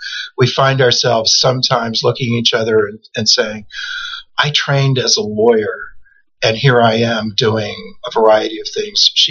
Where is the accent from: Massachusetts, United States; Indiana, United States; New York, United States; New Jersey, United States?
New York, United States; also born or lived in Ohio; now in Tacoma, United States; I'm originally from Ohio, but I never spent any time there. And I grew up in New York, and then 1973, I decided to go west, and I wound up in Tacoma, Washington, which is where I met Kate 40-some years ago.